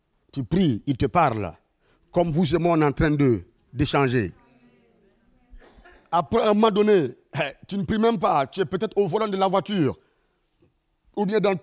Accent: Burkina Faso; je suis de Burkina Faso, parce que par ma voix, vous ne me reconnaissez pas

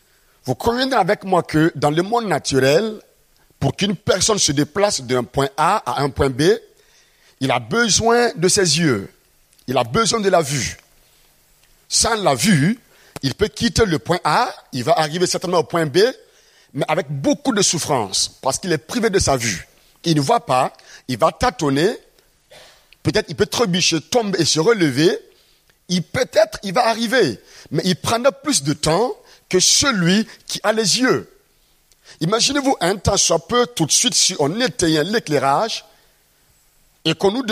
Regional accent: Burkina Faso; Je viens du Burkina Faso.

